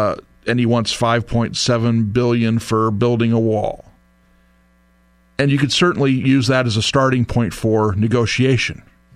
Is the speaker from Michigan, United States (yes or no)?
no; San Diego, California, United States; I grew up in San Diego. I remember in high school, you know, we'd have illegal immigrants going through our backyard.